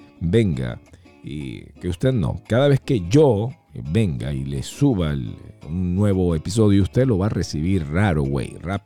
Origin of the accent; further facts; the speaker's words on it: Venezuela; ¿Qué es un gorro para nosotros los que somos venezolanos?